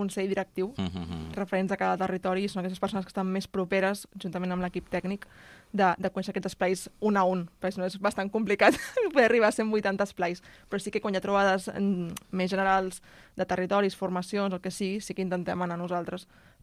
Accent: Barcelona, Catalonia, Spain; Jo soc de Barcelona i territoris de Catalunya, de la resta del moviment, en conec poc.

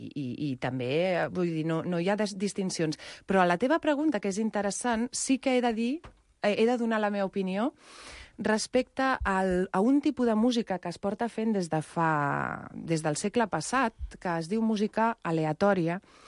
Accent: Sant Cugat, Catalonia, Spain; des de fa un any i mig que m'he assentat una mica més a Sant Cugat, que és d'on soc filla

